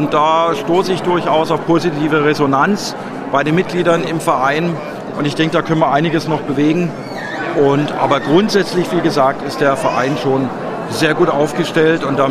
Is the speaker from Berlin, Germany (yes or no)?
yes; Berlin, Germany; ich komme aus Berlin, bin in Berlin geboren